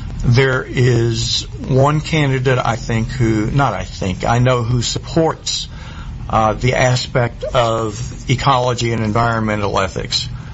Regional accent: Tyler, Texas, United States; My Baptist values. I was raised in Tyler. So actually, I knew a lot of Baptist values.

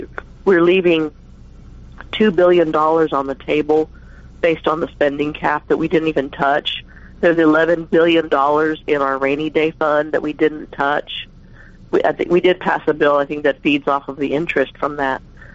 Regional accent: El Paso, Texas, United States; I'm from the border. I'm from El Paso, Texas. I'm a border girl

